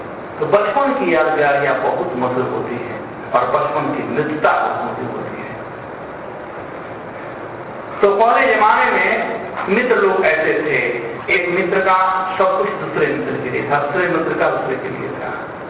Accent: Bihar, India; हमारे यहाँ बिहार में कहते हैं 3 दिन का पहुना और 4th दिन के होना।

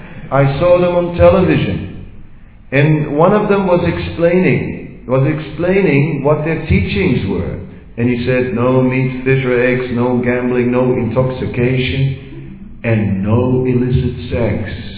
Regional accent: Netherlands; also born or lived in Vrindavan, India; Holland, I'm from Holland.

